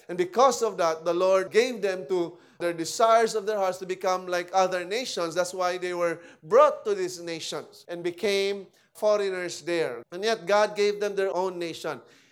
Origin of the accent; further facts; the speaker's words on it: Marikina, Metro Manila, Philippines; And we came from Marikina. We lived there.